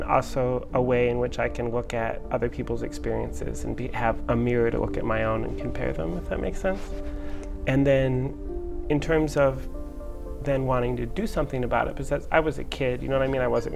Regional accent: Ann Arbor, Michigan, United States; I grew up in Ann Arbor, Michigan, and I have two brothers.

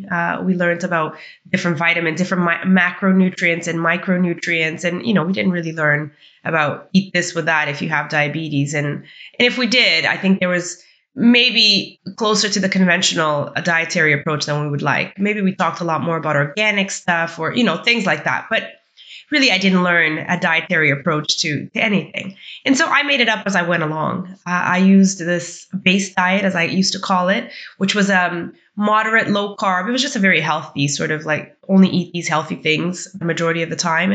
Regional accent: Canada; also born or lived in Mozambique; So I was raised in Canada, but I was born in Mozambique, which is a Portuguese-speaking country on the border of South Africa. It used to be a Portuguese colony back in the day. So my family is of mixed Portuguese and African heritage

